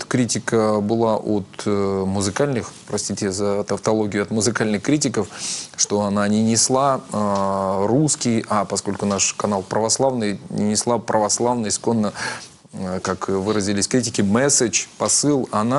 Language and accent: Russian; Nizhny Tagil, Sverdlovsk Oblast, Russia; они подходят и спрашивают: откуда вы? Как так? Я говорю: вот это Нижний Тагил, там Россия.